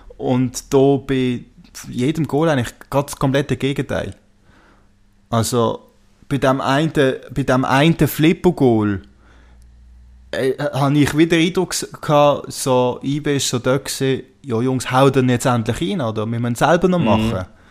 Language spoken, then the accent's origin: German; Switzerland; als Schweizer Fußballfan